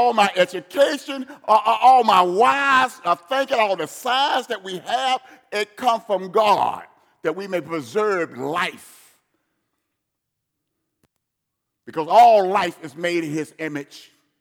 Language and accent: English; Selma, Alabama, United States; Listen to me. I'm from Selma, Alabama.